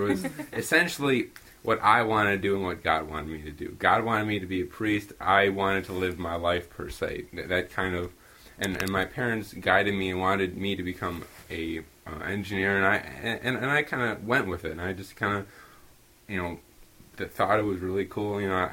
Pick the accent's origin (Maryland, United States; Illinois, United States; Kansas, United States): Illinois, United States; I'm 22. I came from Illinois.